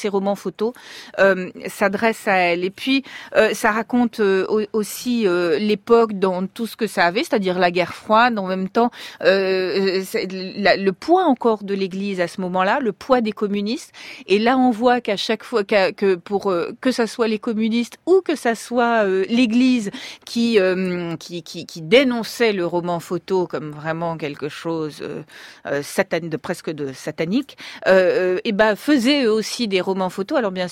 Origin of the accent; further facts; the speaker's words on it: Morocco; moi j'ai grandi au Maroc.